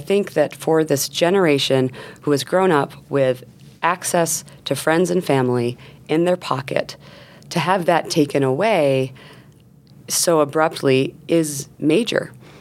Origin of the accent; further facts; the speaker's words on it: New York, United States; I grew up in New York, and I also mentioned that I have stepchildren.